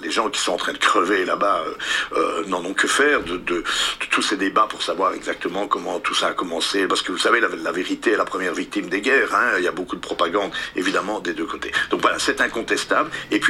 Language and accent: French; Liège, Wallonia, Belgium; Putain, moi aussi, hein, je viens de Liège.